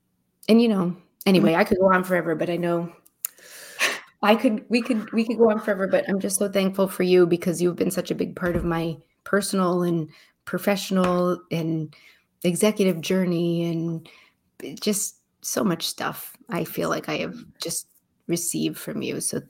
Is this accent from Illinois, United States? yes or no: yes; Chicago, Illinois, United States; I'm like, I'm from Chicago.